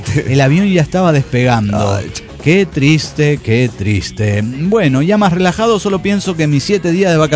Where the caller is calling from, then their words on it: Mexico City, Mexico; del Distrito Federal Mexicano.